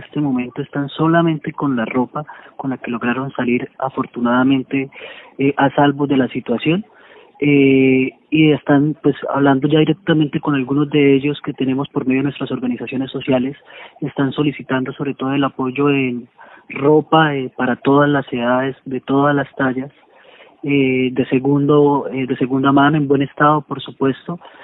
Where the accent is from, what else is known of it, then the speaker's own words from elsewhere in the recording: Santander, Colombia; de entendernos también como santandereanos en este caso